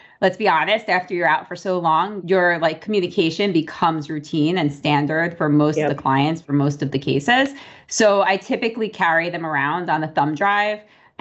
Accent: New Jersey, United States; now in Florida, United States; I'm from Jersey, Woo! As we already established. Woo! But I went to Ross University. So I graduated in 2011. I went back to New Jersey for a few years, made a little bit of a trip out to Colorado, and eventually landed in Florida

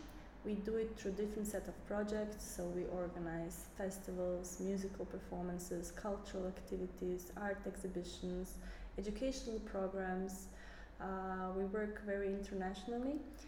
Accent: Croatia; Yes, I'm originally from Croatia

